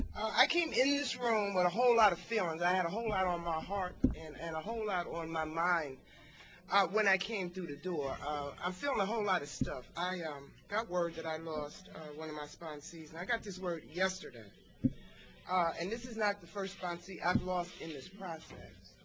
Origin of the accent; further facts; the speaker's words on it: Somerset, New Jersey, United States